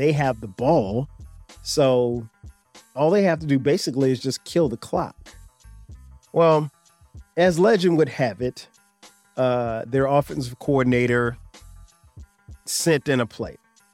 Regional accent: South Carolina, United States; growing up in South Carolina, I didn't see a lot of Giants football.

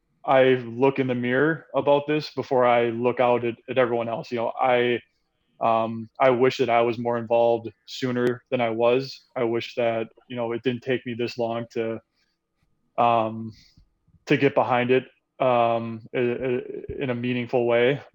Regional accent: Minneapolis, Minnesota, United States; I'd say I'm proud of my hometown for the response and for the people standing up and not tolerating this anymore

